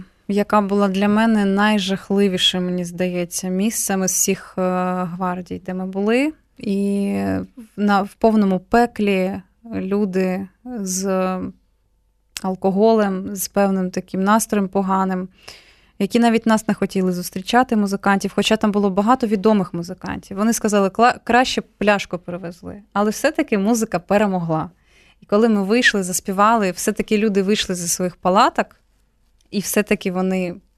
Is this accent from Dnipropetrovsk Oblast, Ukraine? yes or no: yes; Kryvyi Rih, Dnipropetrovsk Oblast, Ukraine; also born or lived in Kyiv; Я народилася в Києві, але коли мені виповнилося 3 роки, то ми переїхали в Кривий Ріг.